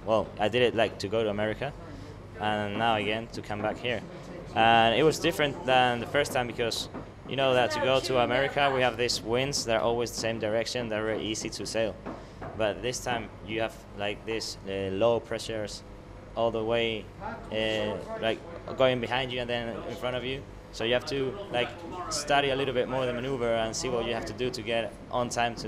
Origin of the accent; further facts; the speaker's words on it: Cartagena, Region of Murcia, Spain; I'm from Cartagena, which is the east. I'm from a Navy family.